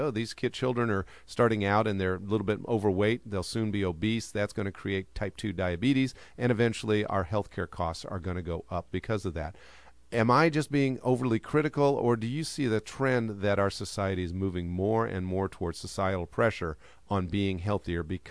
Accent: California, United States; When I drive down the street these days, because I'm from California, I see somebody smoking.

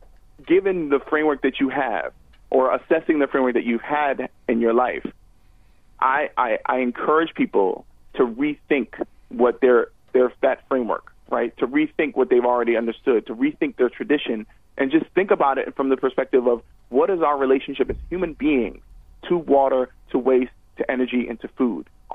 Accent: United States; You know, I'm as American as anybody else on the planet and that exists.

